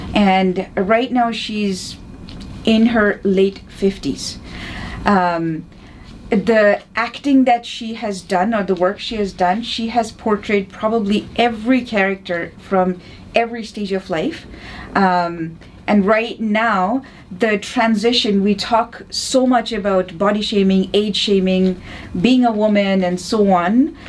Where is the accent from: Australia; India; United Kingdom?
India; Kolkata, West Bengal; I come from Calcutta, a city in India, where Mother Teresa, if you've heard about her, that's where she used to live.